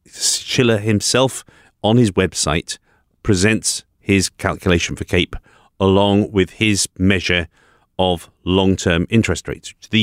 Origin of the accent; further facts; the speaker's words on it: United Kingdom; She ran, ran my home country throughout my entire youth.